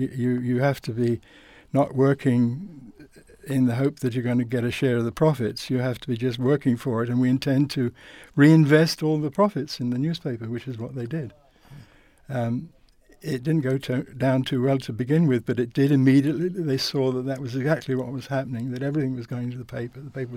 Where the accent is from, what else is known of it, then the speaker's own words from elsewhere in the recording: London, United Kingdom; born there; moved away; also born or lived in Argentina; Well, I was born in London, 1933, the year that Hitler came to power